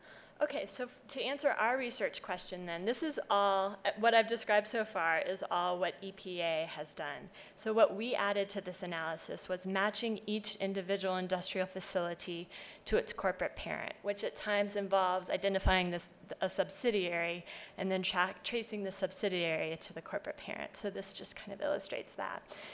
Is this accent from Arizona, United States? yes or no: no; Pennsylvania, United States; Air Products and Chemicals, based in Allentown, Pennsylvania, right next to my hometown, actually